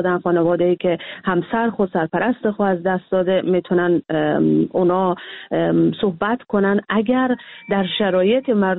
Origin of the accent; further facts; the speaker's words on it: Iran; بعد کم کم کم کم که بزرگ شدیم در ایران، ما بزرگ شدیم